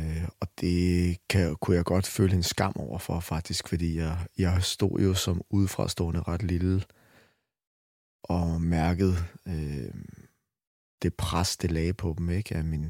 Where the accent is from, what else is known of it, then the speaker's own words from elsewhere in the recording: Albertslund, Capital Region of Denmark, Denmark; Jo, jeg er opvokset i Albertslund, som ligger lidt syd for København, i en del, hvor at det var ikke et vildt kvarter.